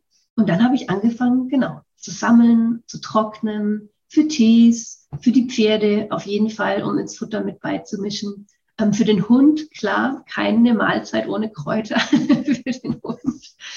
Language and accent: German; Würzburg, Bavaria, Germany; born there; Ja, ich bin schon mal in Würzburg geboren.